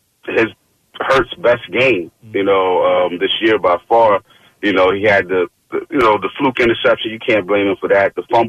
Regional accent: Philadelphia, Pennsylvania, United States; now in Wilmington, United States; It's Philly. Listen, we are a hard city. I grew up, I'm in Wilmington now, but I grew up in North Philly. We love hard. We play hard.

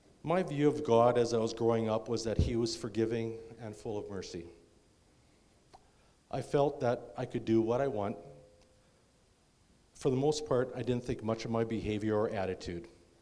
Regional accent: Saskatoon, Saskatchewan, Canada; I was born and raised here in Saskatoon, actually just about a mile from here, or a kilometer for our Canadian friends here.

